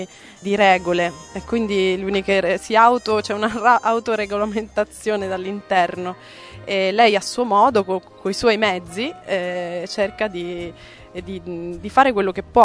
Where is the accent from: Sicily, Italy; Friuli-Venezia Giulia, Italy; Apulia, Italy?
Sicily, Italy; now in Rome, Italy; anche se sono siciliana, mi hanno accolto bene alla fine, questi romani sono accoglienti